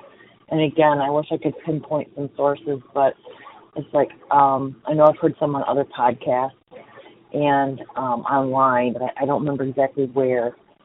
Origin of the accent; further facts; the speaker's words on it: Florida, United States; I'm from Florida.